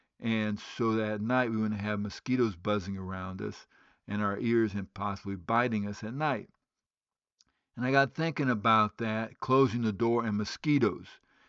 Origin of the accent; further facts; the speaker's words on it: Guinea; also born or lived in Liberia / Kenya; I was born in West Africa, in Liberia, West Africa, and grew up in Guinea, West Africa.